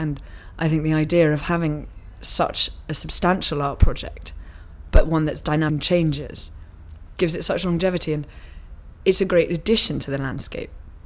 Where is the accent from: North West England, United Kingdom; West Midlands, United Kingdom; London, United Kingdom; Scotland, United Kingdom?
London, United Kingdom; My date of birth is the 11th of October 1984 and I am from London.